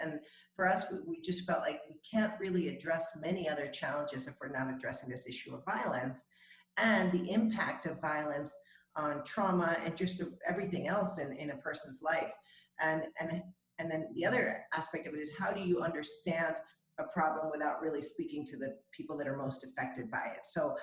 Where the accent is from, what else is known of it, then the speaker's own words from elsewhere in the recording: El Salvador; I'm from El Salvador originally